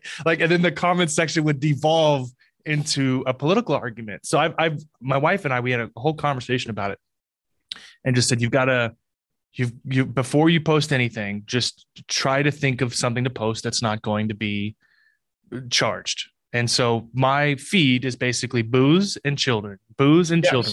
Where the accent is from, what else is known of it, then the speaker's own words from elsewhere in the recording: Texas, United States; I grew up in Southern Texas and up with a Pentecostal family.